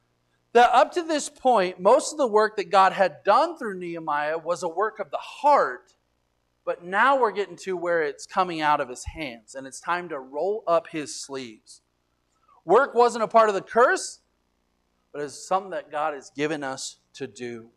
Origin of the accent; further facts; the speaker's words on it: Texas, United States; there's a business in Borger, Texas, a town real close to my hometown.